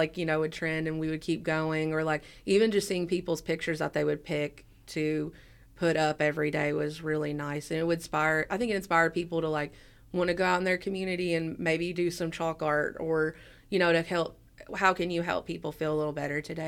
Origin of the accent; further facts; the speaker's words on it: Appalachia, United States; Like, I'm from Appalachia, and what drew me to this project was doing something that women throughout history in Appalachia and Kentucky have done